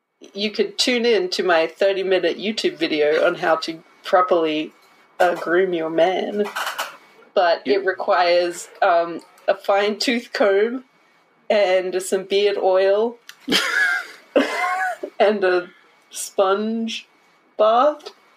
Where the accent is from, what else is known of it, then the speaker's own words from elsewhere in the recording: Australia; Okay, so I'm from Australia. I know all about spiders.